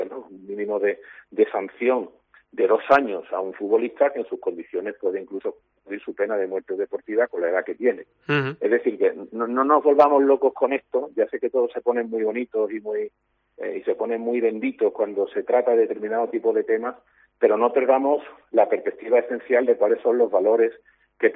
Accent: Cádiz, Andalusia, Spain; ya que estamos hablando de una emisora de mi tierra de Cádiz

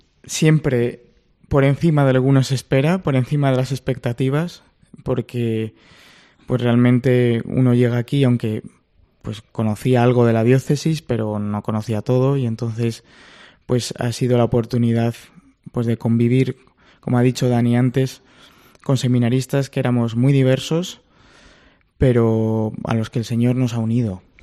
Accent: Madrid, Community of Madrid, Spain; Yo soy natural de Madrid.

